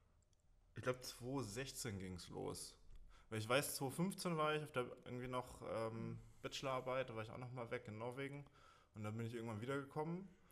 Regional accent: Hamburg, Germany; moved away as an adult; now in Konstanz, Germany; Ja, ich bin gebürtiger Hamburger. Ich bin 2012 nach Konstanz gezogen zum Physikstudium.

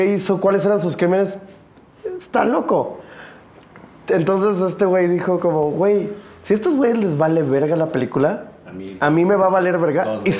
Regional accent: Mexico; Yo dije, no, eso es como niño mexicano de los 80s.

